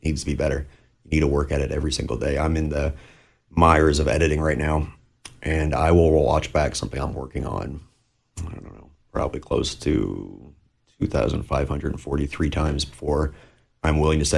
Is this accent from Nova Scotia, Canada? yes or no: yes; Pleasant Bay, Nova Scotia, Canada; I grew up in Pleasant Bay, which is a bit of a mountain away, but in relative terms to rural Cape Breton or neighboring towns.